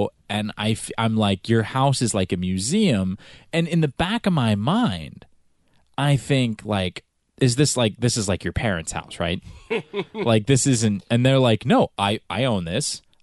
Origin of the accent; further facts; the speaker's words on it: the South, United States; I grew up in the South.